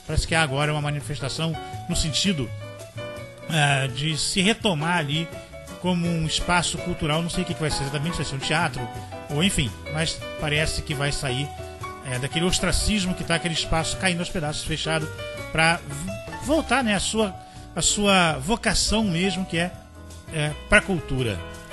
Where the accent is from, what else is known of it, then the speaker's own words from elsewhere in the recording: Campos dos Goytacazes, Rio de Janeiro, Brazil; Campos dos Goitacazes. Minha terra.